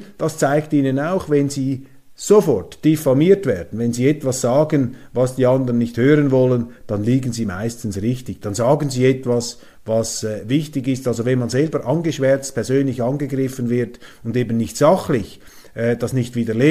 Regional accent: Switzerland; accent: Swiss; wenn ich Weltwoche Daily Deutschland als Schweizer in hochdeutscher Sprache mit schweizerischem Akzent vortrage.

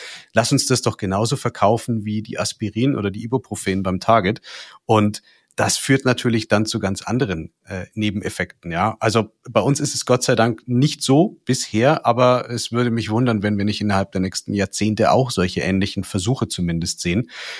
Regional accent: Bavaria, Germany; gerade bei uns in Bayern

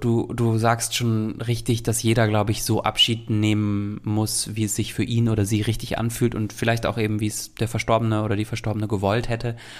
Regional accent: North Rhine-Westphalia, Germany; bei uns im Sauerland

